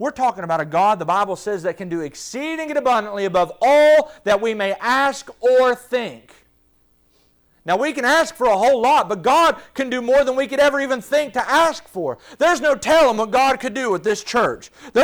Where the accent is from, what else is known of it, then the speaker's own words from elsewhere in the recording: West Virginia, United States; I'm from West Virginia.